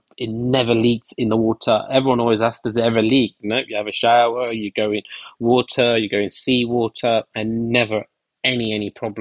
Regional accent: United Kingdom; I'm from the South Asian culture, I'm British Indian, and there is a huge taboo about this subject in my society.

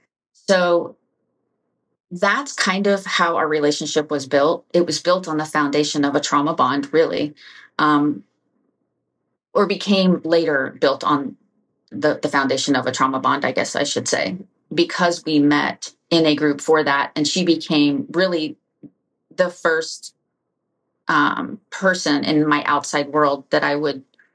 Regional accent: Florida, United States; I was raised in South Florida

